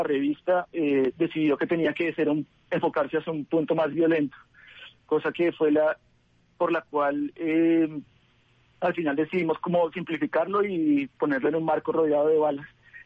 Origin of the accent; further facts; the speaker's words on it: Colombia; Yo como colombiana en este caso me sentí como un poco sensible por el tema